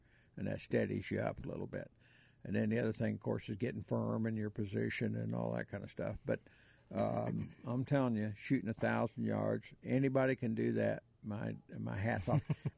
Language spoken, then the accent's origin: English; Missouri, United States; Now, I'm from Missouri. You got to show me an awful lot of stuff, you know.